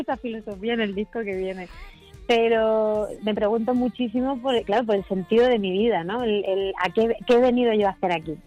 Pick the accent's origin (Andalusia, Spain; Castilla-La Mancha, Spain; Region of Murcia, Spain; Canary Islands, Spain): Castilla-La Mancha, Spain; Albacete; siendo albaceteña, eso te lo tienes que aprender sí o sí